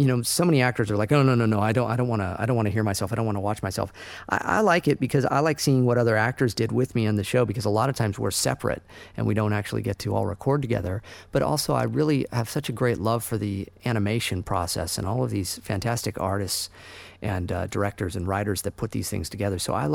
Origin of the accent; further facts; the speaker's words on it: Santa Barbara, California, United States; he lived in my hometown of Santa Barbara, where I live and work